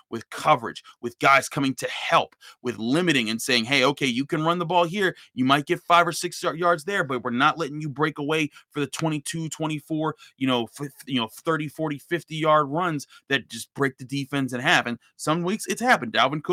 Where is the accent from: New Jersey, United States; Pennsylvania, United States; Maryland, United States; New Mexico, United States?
Pennsylvania, United States; Pittsburgh; before I was growing up in Pittsburgh